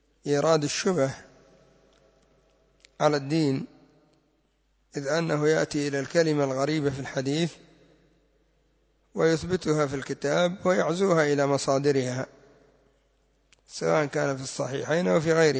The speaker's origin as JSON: {"language": "Arabic", "country": "Yemen", "said": "الجنبية عندنا في اليمن زينة وليست بسلاح"}